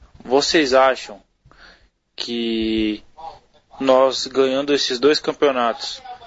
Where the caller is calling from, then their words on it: Taboão da Serra, São Paulo, Brazil; sou aqui de Taboão da Serra.